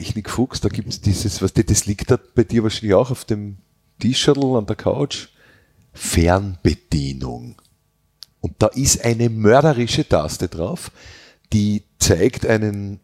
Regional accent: Styria, Austria; Ich bin Steirer.

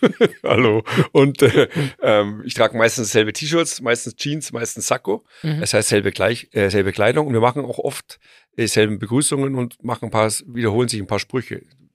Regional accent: Bavaria, Germany; ich bin ja Bayer.

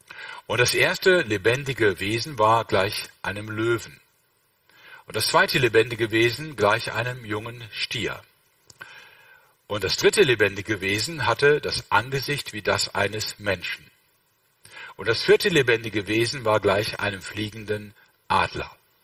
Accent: Rhineland, Germany; ich bin Rheinländer

